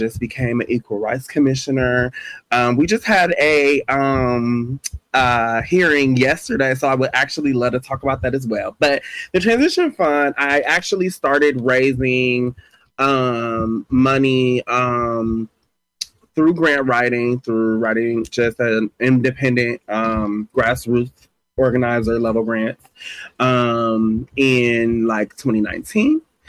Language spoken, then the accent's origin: English; Milwaukee, Wisconsin, United States; I've lived all over Milwaukee. I grew up in Sherman Park. I love Sherman Park. And I'm a true Milwaukeean.